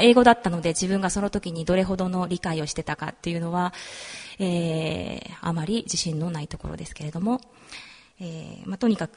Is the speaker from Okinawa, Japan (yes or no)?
no; Nakatsu, Oita, Japan; 私は大分県の中津市というところの出身です。で、中津市の中津戦場教会という、教会の、メンバーだったんですけれども、そちらで洗礼を受けました。